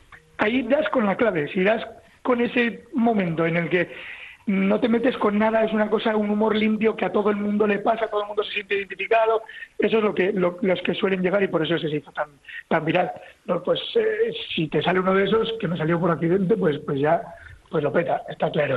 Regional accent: Navarre, Spain; Ha sido buscado, pero buscado por el director de la serie, que es Alex Pina, que es navarro también

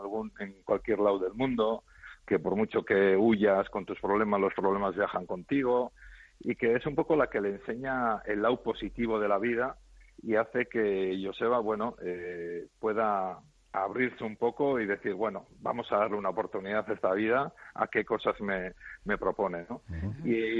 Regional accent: Necochea, Buenos Aires Province, Argentina; Yo vengo de Necochea

